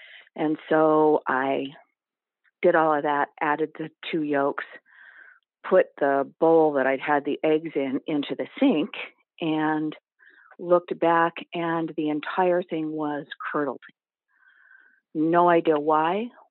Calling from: Washington, United States; Eastern Washington State.

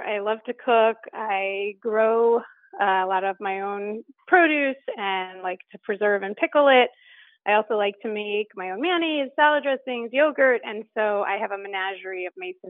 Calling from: Columbus, Ohio, United States; I'm calling from Columbus, Ohio.

